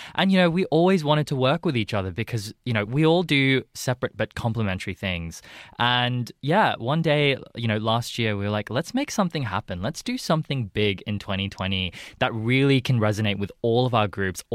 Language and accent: English; Australia; growing up in Australia, especially in a South Asian migrant household